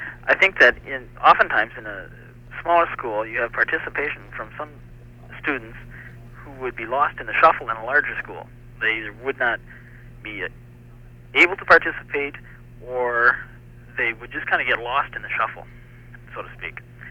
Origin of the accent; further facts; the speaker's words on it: Hills, Minnesota, United States; I'm from Hills, Minnesota.